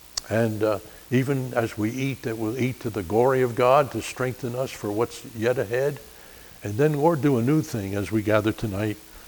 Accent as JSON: {"language": "English", "region": "New Jersey", "country": "United States", "said": "I'm from New Jersey. Not really, I'm from New Jersey. We get a bad rap sometimes"}